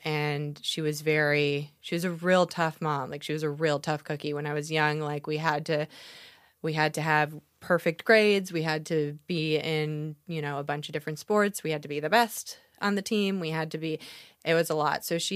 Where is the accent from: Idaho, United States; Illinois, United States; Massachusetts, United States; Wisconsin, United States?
Wisconsin, United States; Big Bend; I grew up in a little town called Big Bend, Wisconsin. It's a truck stop of a town. It's 1,200 people. It's right outside of Milwaukee.